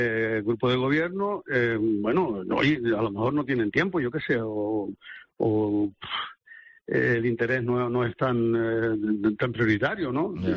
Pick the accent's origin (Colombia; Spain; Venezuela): Spain; Los Cristianos, Canary Islands; born there; Soy nacido en Los Cristianos y jugué en el Marino, además.